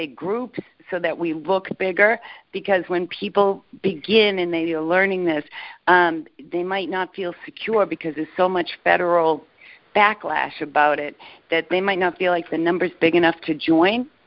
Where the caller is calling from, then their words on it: Massachusetts, United States; from Massachusetts. Brand new member.